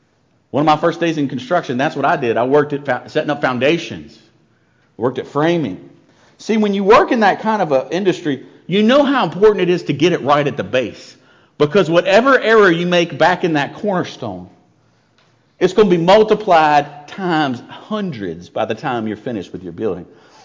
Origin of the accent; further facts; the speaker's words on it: Charlotte, North Carolina, United States; in Christ, it doesn't matter that my wife is from Lake Charles, Louisiana, and I'm from Charlotte